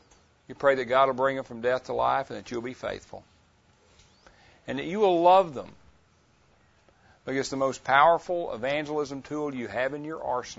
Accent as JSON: {"language": "English", "region": "the South", "country": "United States", "said": "We're kind of from the South, and we don't talk all that fast anyway."}